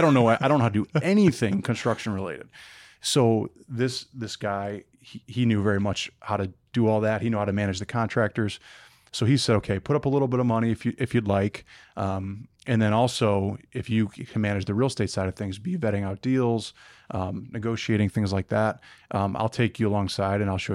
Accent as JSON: {"language": "English", "town": "Detroit", "region": "Michigan", "country": "United States", "tie": "born or raised there", "said": "So, you know, growing up in Detroit, went to Michigan State, was studying supply chain"}